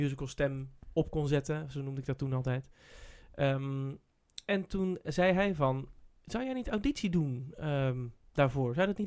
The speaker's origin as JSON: {"language": "Dutch", "town": "Middelharnis", "region": "South Holland", "country": "Netherlands", "tie": "born or raised there", "said": "ik ben opgegroeid in Middelharnis. En dat is ook al een beetje in the middle of nowhere."}